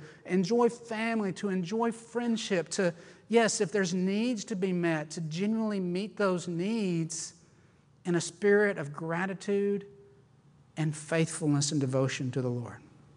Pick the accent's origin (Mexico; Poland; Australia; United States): United States; Arkansas; I'm from Arkansas, and I'm faithful to Walmart.